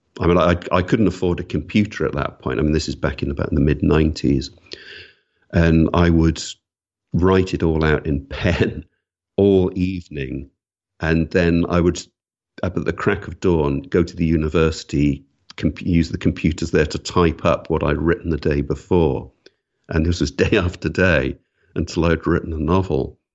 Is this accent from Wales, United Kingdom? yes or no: yes; Wales, United Kingdom; I'm from Wales. I was born and grew up in Wales, and there's a word in the Welsh language, hiraeth